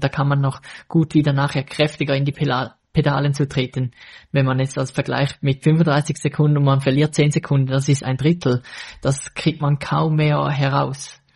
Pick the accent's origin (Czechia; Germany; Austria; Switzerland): Switzerland; bei uns in der Schweiz ist, finde ich es noch relativ schwierig, mal eine lange gerade Strecke zu finden